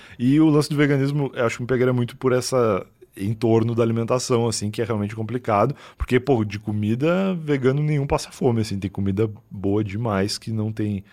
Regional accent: Rio Grande do Sul, Brazil; now in São Paulo, Brazil; eu sou gaúcho

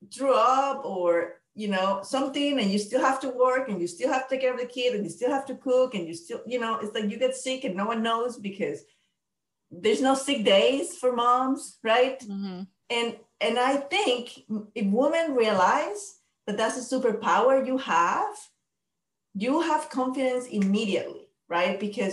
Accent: Panama; now in Alaska, United States; So I'm from Panama and I live in Alaska.

